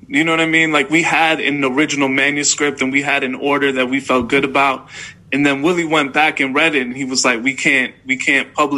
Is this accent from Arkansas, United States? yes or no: no; Chicago, Illinois, United States; Will is based in New York, I'm from Chicago.